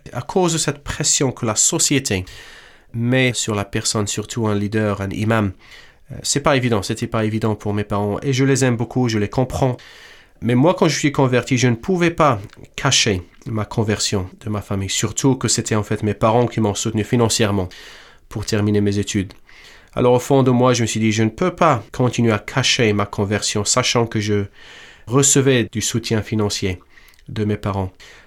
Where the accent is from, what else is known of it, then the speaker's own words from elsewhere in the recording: Morocco; je parle toujours arabe. Je suis marocain